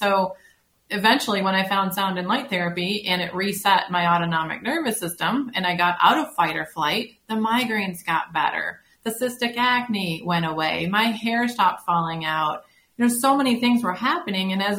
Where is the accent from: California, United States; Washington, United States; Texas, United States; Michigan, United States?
Michigan, United States; Detroit; because I'm an engineer from Detroit